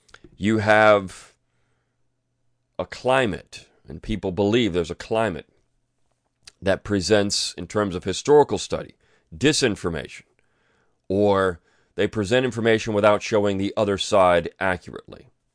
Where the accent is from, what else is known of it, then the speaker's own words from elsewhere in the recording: San Francisco, California, United States; Infected, I'm from San Francisco, California, infected with Yankeeism.